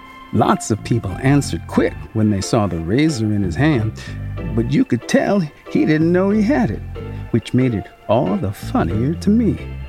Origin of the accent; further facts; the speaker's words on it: Sacramento, California, United States; Not the home I grew up in Sacramento, but Amami's house.